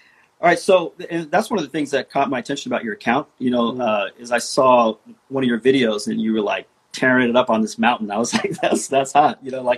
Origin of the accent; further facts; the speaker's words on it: Seattle, Washington, United States; People that listen to my podcast know I'm from Seattle.